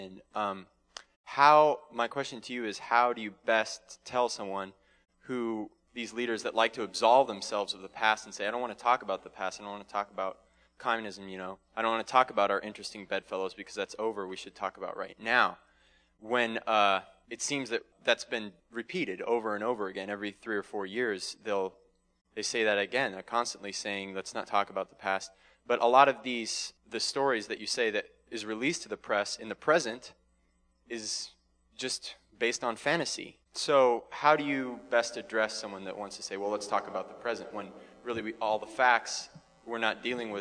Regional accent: Denver, Colorado, United States; I'm from Denver, Colorado.

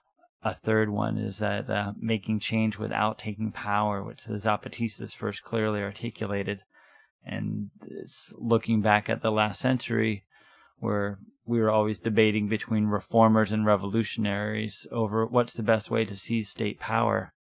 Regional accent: San Francisco, California, United States; I'm from San Francisco, where I work with Direct Action to Stop the War.

